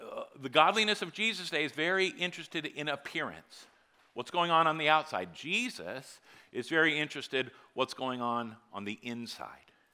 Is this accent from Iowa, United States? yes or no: yes; Iowa, United States; because we're from Iowa and we're not overly hip.